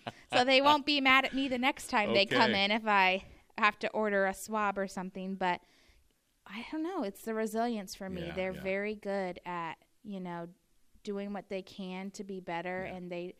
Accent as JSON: {"language": "English", "town": "Peoria", "country": "United States", "said": "I'm from Peoria. I live in Peoria."}